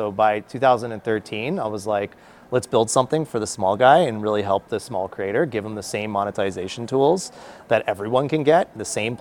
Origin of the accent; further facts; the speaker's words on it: Canada; I'm a Canadian.